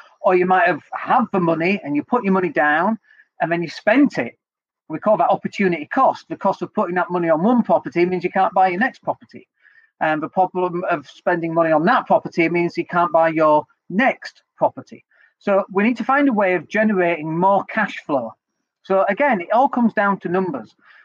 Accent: Leeds, Yorkshire and the Humber, United Kingdom; now in Spain; But outside of London and up north and in Leeds, for example, which is where I'm from, although we're recording this from Spain

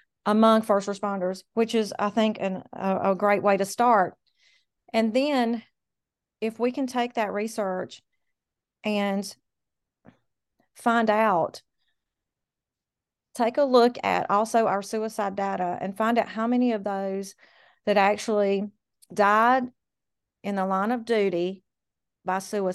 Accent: the South, United States; I come from the South and I love the Lord and he carries me.

